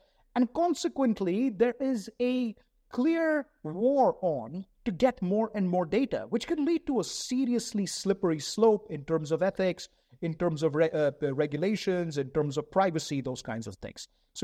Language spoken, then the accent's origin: English; United States; You know, quite honestly, being an American myself, I'm a little cynical about regulation in the US.